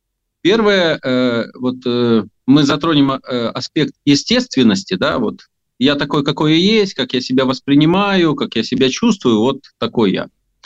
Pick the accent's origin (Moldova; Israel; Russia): Moldova; так как я родился, вырос в Молдове, а это достаточно эмигрирующая страна